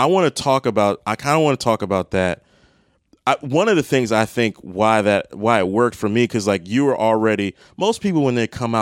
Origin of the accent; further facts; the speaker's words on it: Maryland, United States; now in Chicago, United States; moving to, you know, I'm from the Maryland, D.C. area, moving to Chicago, and really being on my own.